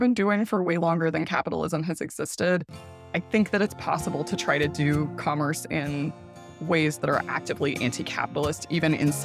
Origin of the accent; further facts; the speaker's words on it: Louisiana, United States; Some backstory is that I grew up in South Louisiana and my family is political in the opposite direction of me.